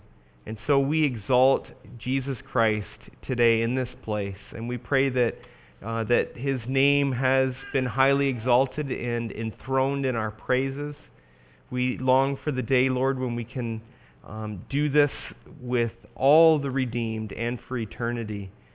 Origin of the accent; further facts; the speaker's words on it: Canada; I think that this is done somewhat for my sake because I'm a Canadian originally. And we have our Thanksgiving this weekend.